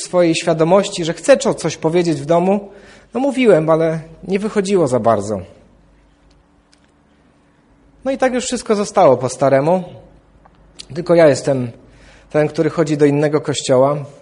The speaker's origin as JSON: {"language": "Polish", "town": "Katowice", "region": "Silesian Voivodeship", "country": "Poland", "tie": "born or raised there", "said": "Pochodzę z Katowic i tam się wychowałem. I 8 lat życia wychowałem się u moich dziadków."}